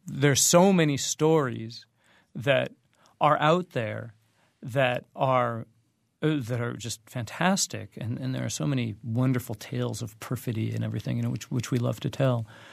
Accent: Colorado Springs, Colorado, United States; also born or lived in Maine; I grew up in Colorado Springs, and I ended up going to college in Maine

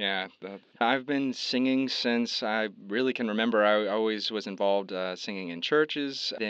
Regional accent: Waco, Texas, United States; also born or lived in Austin, Texas / Oklahoma City; now in New York, United States; I'm from Austin, Texas, originally. Grew up in Waco, Texas, then went to Oklahoma City University. But I'm living in New York.

